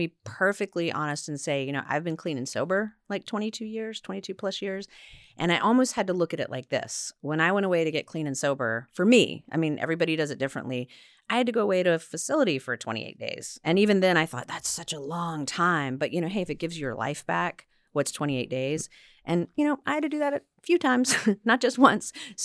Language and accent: English; North Carolina, United States; also born or lived in New York / Los Angeles; I grew up in North Carolina, lived in New York, then moved to LA. So I've just been kind of moving around a lot